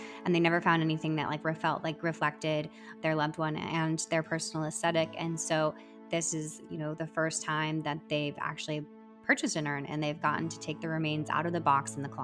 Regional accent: Arizona, United States; now in New York, United States; No, I'm originally from Arizona, and that was actually where I started Welkin to begin with. But then I moved out to New York.

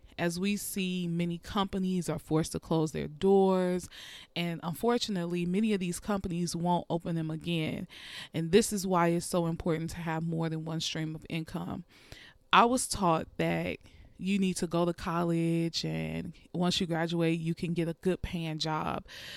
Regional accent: United States; I'm an American, so we are currently in the heat of the moment with COVID-19.

